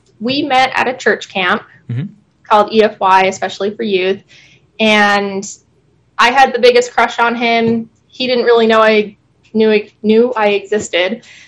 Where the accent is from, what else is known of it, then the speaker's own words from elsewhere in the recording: Fort Myers, Florida, United States; So, because I grew up in Fort Myers, Universal's in Orlando.